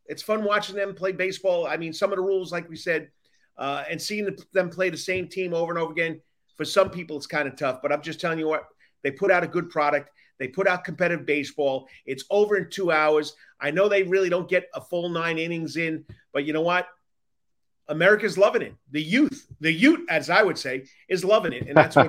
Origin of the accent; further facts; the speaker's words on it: New York, United States; I haven't been there yet either, and I grew up in New York, but we never made it over to Cooperstown.